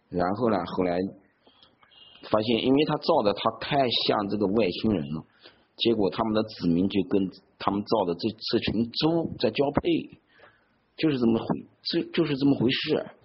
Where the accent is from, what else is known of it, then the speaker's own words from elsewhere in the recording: China; 我们中国人从来没有做过你